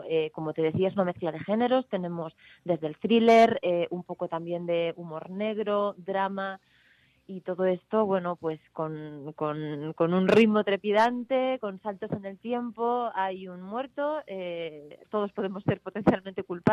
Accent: Madrid, Community of Madrid, Spain; yo soy de Madrid, soy madrileña, por parte de familia, son todos gallegos, por parte de familia materna

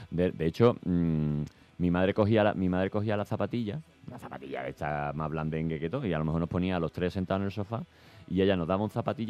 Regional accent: Málaga, Andalusia, Spain; vengo de Málaga, que parezco de verdad.

